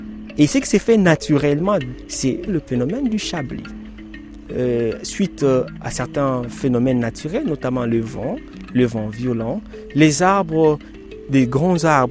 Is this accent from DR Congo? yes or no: yes; DR Congo; la forêt du bassin du Congo se concentre ici chez nous en RDC.